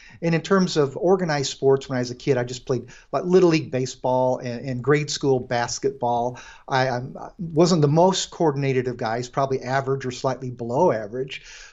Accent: Springfield, Illinois, United States; born there; I was born in Springfield, Illinois. We call it the land of Lincoln around here.

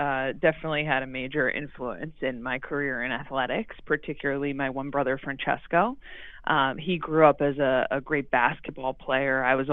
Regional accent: Cedar Grove, New Jersey, United States; I grew up in Cedar Grove, New Jersey, family of five.

